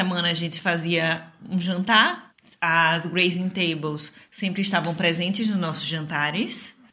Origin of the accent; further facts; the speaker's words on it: Aracaju, Sergipe, Brazil; Também sou de Aracaju, Sergipe. Sou nutricionista. Estou morando em Portugal há mais de 2 anos.